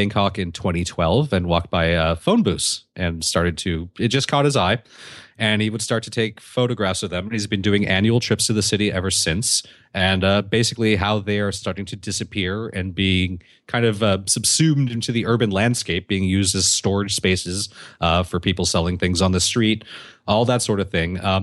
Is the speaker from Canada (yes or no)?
yes; Canada; I was complimented on my excellent English by a girl from Ohio. I'm Canadian.